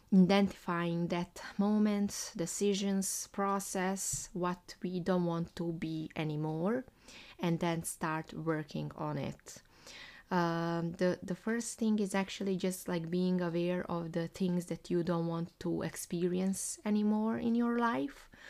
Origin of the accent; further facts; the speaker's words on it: Bosnia & Herzegovina; English is a second language; I'm in my hometown Bosnia, in my parents' house. I'm waiting my apartment to be ready next month, but here today I'm in my parents' home where I grow up, and in my room where I live with my brother and my grandma.